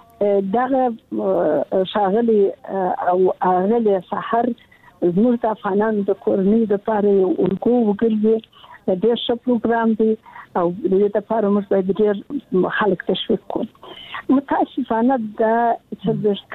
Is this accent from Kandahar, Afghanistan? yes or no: yes; Kandahar, Afghanistan; زه د کندهار یم د کندهار د نړۍ لا لسی کې ذکر وکړم